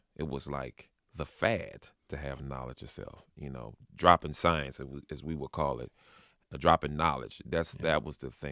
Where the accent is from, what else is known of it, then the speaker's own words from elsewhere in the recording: Winston-Salem, North Carolina, United States; I live in Winston-Salem. I was from Winston-Salem. I went to see Winston-Salem State.